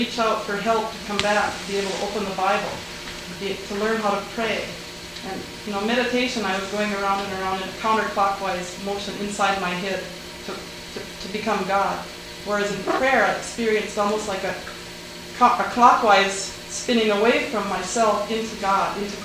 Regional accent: St. Cloud, Minnesota, United States; I'm from St. Cloud.

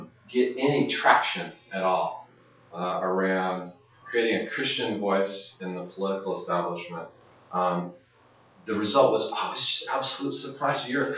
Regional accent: Pacific Northwest, United States; I'm from the Northwest, but lived away for many years, came back about 5 years ago

